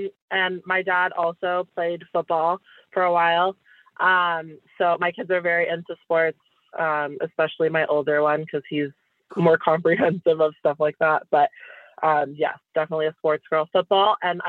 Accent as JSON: {"language": "English", "town": "London", "region": "Ontario", "country": "Canada", "said": "I'm 27. I am from London, Ontario, Canada. So I'm just across the pond, not far away."}